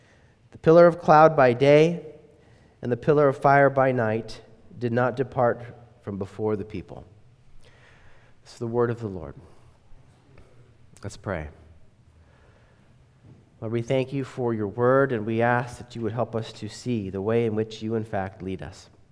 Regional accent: Montana, United States; I'm from Montana

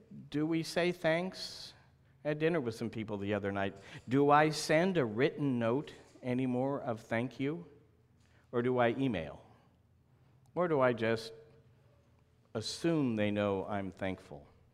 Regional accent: Oregon, United States; I grew up in Oregon and started out my first official ministry was at a little church on the Oregon coast in a little town called Lakeside.

